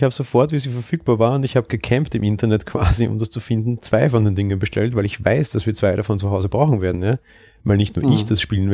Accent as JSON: {"language": "German", "country": "Austria", "said": "Ja, aber bei uns in Österreich zumindest kriegst du nicht mal die von den Herstellern."}